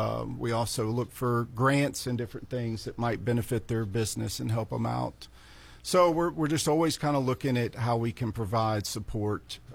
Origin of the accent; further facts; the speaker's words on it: Leesville, Louisiana, United States; I'm from Leesville, Louisiana.